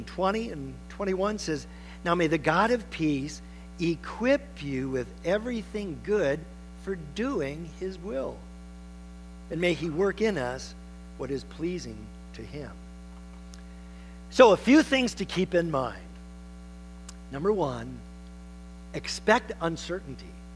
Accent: Port Huron, Michigan, United States; Now, I'm going to tell you, I grew up in Port Huron, Michigan.

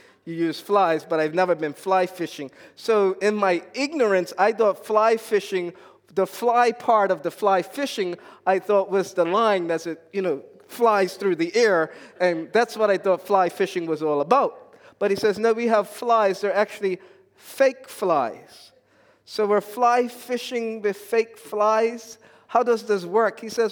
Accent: Bermuda; In growing up in Bermuda, there's lots of fishing that we've done.

